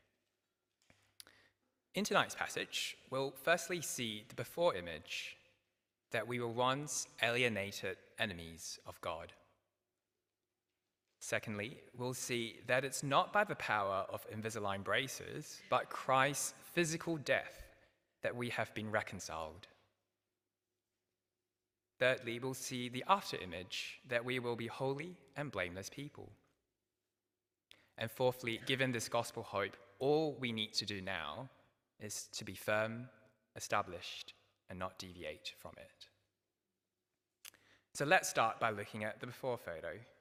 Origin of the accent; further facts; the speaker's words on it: Sydney, New South Wales, Australia; also born or lived in Singapore / United States; now in London, United Kingdom; So I'm not from London originally. I'm actually from Sydney, so I moved to London about 10 years ago. Go Sydney. So yeah, I've lived in Sydney before I was in London. I've also lived in Singapore and a few stints in the US. So my accent might go all over the shop tonight.